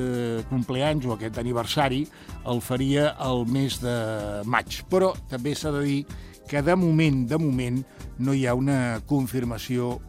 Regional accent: Barcelona, Catalonia, Spain; also born or lived in Cornellà de Llobregat; vaig néixer a Cornellà, però tota la vida la vaig passar a Barcelona.

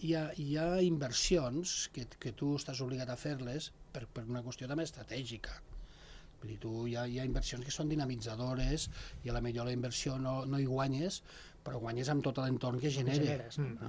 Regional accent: Sant Julià de Lòria, Andorra; jo sempre soc de Sant Julià

